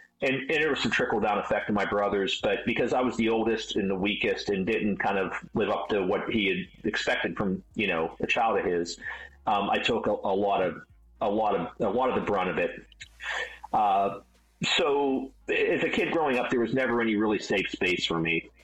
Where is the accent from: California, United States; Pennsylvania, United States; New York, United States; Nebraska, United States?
Pennsylvania, United States; Pittsburgh; So I grew up in Pittsburgh. I grew up in Aetna in the, you know, 70s, 80s, to a young parents.